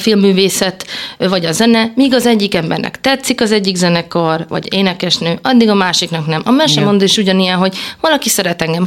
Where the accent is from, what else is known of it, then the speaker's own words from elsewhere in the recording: Ópály, Szabolcs-Szatmár-Bereg, Hungary; én Szabolcs-Szatmár-Bereg megyei vagyok, visszatérve Ópályba, az általános iskolámba